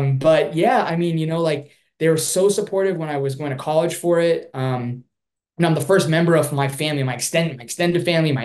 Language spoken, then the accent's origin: English; South Africa; born there; I was born in South Africa. There's five generations of my family there.